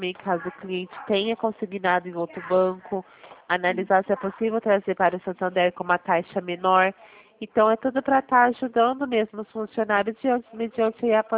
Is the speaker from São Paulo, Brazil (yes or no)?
yes; Araraquara, São Paulo, Brazil; Sou de Araraquara.